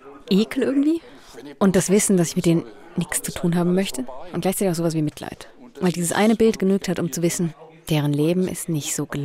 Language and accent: German; Bavaria, Germany; Ich bin aufgewachsen in Oberfranken